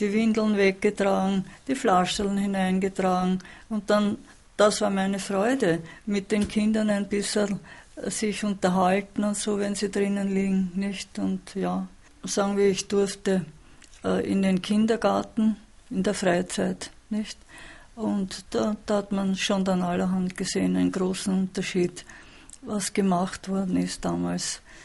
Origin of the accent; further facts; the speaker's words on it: Ortmann, Lower Austria, Austria; born there; Und er ist dort geboren, ich nicht. Mein Vater auch nicht. Wir sind da in Österreich, in Ortmann geboren.